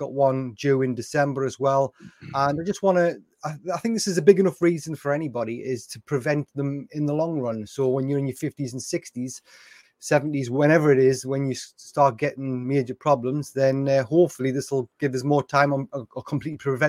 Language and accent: English; North East England, United Kingdom; now in Essex, United Kingdom; I'm 46-year-old from the UK. Most people from the UK will be able to tell by my accent that I'm from up in the northeast of England, but I actually live down closer to London area now in a county called Essex. Been here for about 9 years now